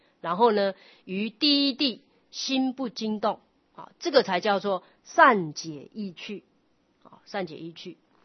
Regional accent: Taiwan; born there; 你说我生在这个台湾，就大乘佛法流传的地方

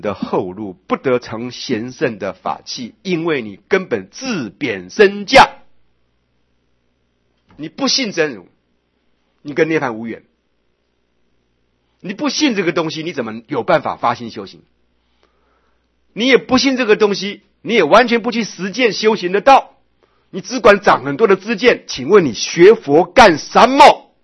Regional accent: Taiwan; 比咱们台湾的中国人还更像唐朝时候的中国人

